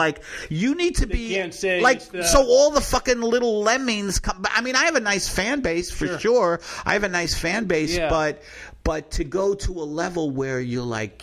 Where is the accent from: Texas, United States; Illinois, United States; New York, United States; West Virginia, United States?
New York, United States; Matt's from Philly, I'm from New York